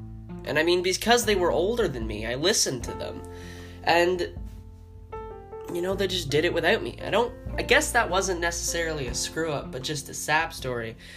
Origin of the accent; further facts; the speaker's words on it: Simcoe, Ontario, Canada; performed on stage at a small little theater in my hometown of Simcoe.